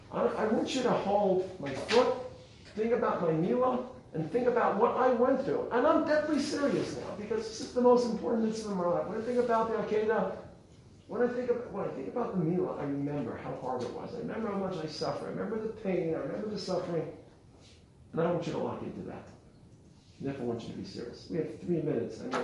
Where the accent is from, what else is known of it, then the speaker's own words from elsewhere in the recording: Brooklyn, New York, United States; I come from Brooklyn, but I know a little better English.